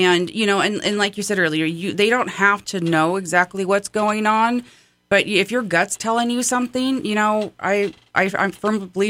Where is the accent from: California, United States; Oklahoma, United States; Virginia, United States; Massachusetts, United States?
California, United States; You know, I live here. I am born and raised in the North State.